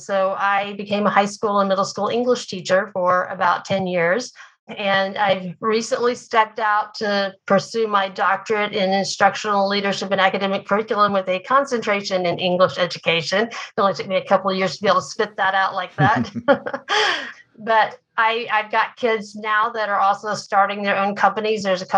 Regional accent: Oklahoma, United States; born or raised there

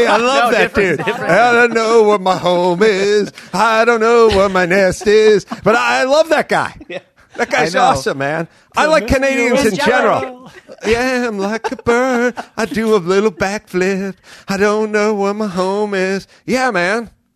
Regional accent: North Hollywood, California, United States; I'm from North Hollywood. I work construction.

